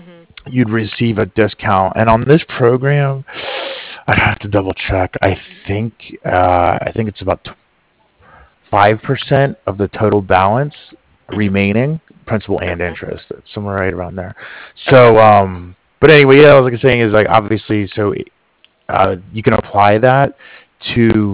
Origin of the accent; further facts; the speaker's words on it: East Coast, United States; I'm from the East Coast myself originally.